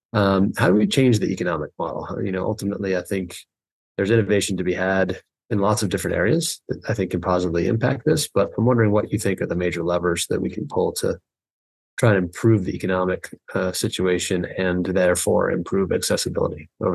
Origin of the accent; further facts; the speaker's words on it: United States; now in London, United Kingdom; being an American who lives in London and spent a fair amount of time working in the European healthcare systems.